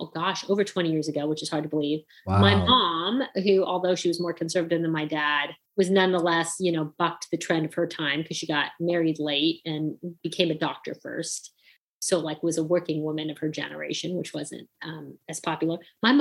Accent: Canada; I go to a Canadian university called Western. I'm Canadian, if you can't tell.

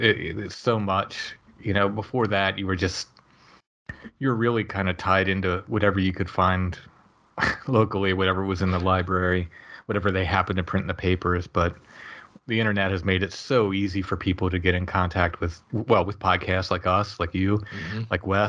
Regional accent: Maryland, United States; moved away as an adult; now in York County, United States; I grew up in Northern Maryland. But I had moved.

